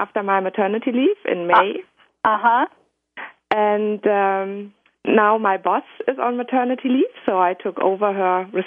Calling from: Essen, North Rhine-Westphalia, Germany; I'm in Essen in Germany, in our bedroom.

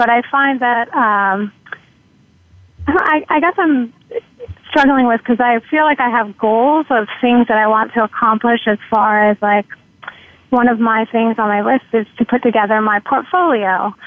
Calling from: Manhattan, New York, United States; Hi, I'm calling in from Manhattan.

